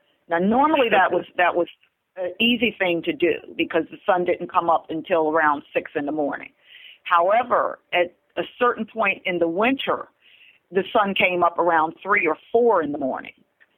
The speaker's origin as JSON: {"language": "English", "region": "Berlin", "country": "Germany", "tie": "born or raised there", "said": "And then we realized that we came from a very unique experience growing up in Berlin."}